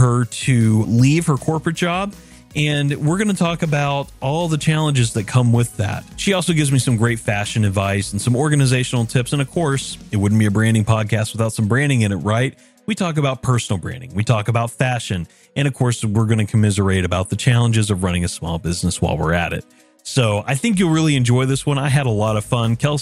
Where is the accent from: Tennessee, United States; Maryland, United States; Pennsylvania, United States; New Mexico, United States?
Tennessee, United States; Knoxville; based right here in my hometown of Knoxville, Tennessee.